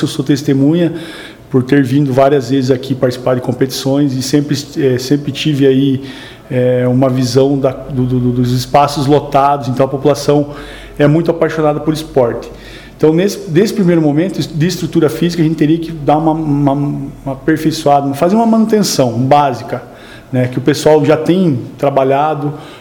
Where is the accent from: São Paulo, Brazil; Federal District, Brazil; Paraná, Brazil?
Paraná, Brazil; Francisco Beltrão; Posteriormente retornei a Francisco Beltrão, que é a minha cidade natal.